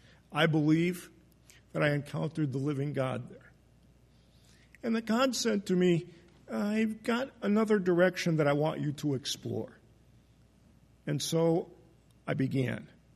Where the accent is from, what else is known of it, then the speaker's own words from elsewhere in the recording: Binghamton, New York, United States; moved away as an adult; now in Strasbourg, France; I was born in Binghamton, New York, and attended West Presbyterian Church there from the time I was a little boy up until when I was in sixth grade, about 11 or 12 years old, when we moved to the suburbs.